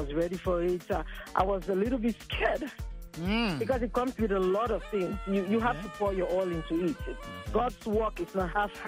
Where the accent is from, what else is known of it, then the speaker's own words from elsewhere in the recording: Southern Province, Sierra Leone; now in United States; I'm from Sierra Leone, from Moyamba District, Kayamba Chiefdom.